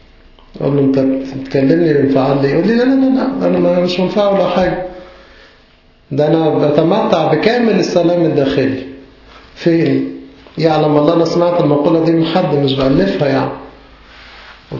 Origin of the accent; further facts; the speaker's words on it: Egypt; وإحنا للأسف كمصريين ما تربيناش عليها